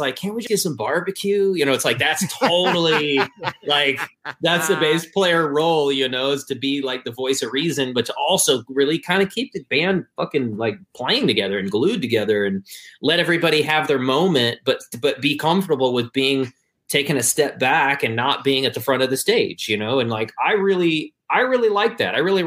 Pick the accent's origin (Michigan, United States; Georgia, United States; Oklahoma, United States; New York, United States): Michigan, United States; I'm from Michigan, so of course, like, the Detroit Motown scene was a big deal.